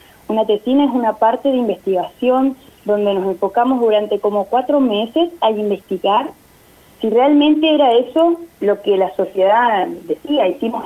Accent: El Huecú, Neuquén, Argentina; Yo soy del Huecú, crecí en el Huecú cerca de Copahue, Cabiahue.

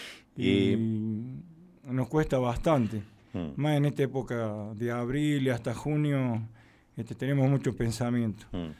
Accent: Villa María, Córdoba, Argentina; born there; now in Zapala, Argentina; yo soy nacido en Córdoba, en Villa María, y hace 25 años que vivo acá en Zapala. Ya soy un zapalino más y un neuquino más, ¿no?

